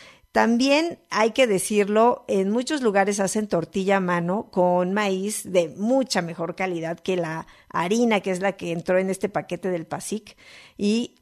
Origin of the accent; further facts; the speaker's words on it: Mexico; situaciones que nosotros conocemos como mexicanos